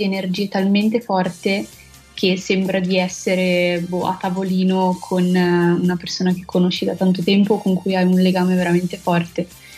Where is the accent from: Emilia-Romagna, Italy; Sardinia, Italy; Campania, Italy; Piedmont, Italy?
Piedmont, Italy; Novara; vengo da Novara. Ho 24 anni e studio musica